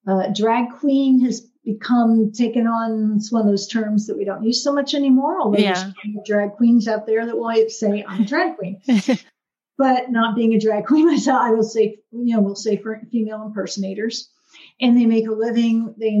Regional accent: Northeast, United States; I'm white. I'm from the Northeast.

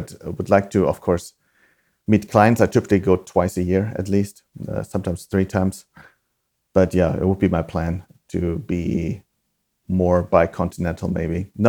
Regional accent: Germany; English is a second language; moved away as an adult; also born or lived in United States; now in London, United Kingdom; I'm from Germany originally, as you know. I moved to the States in my late 20s as part of my PhD.

